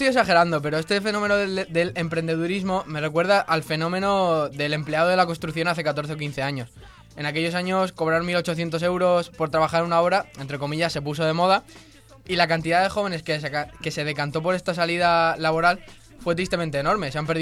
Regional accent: Caravaca de la Cruz, Region of Murcia, Spain; El Moral, Caravaca de la Cruz.

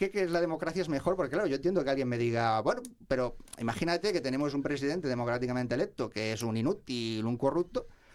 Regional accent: Spain; como español, pues tengo la tranquilidad

